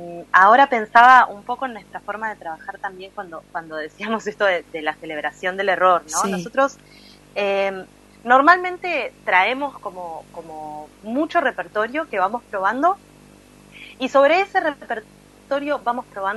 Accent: Ciudad de la Costa, Canelones, Uruguay; born there; now in Montevideo, Uruguay; yo soy uruguaya, nací en Ciudad de la Costa, que es a 20 kilómetros de Montevideo. Y hace 4 años casi que estoy viviendo ya aquí en la capital.

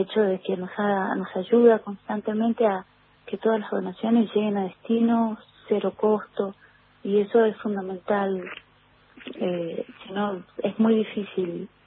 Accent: Mendoza, Argentina; yo soy mendocina

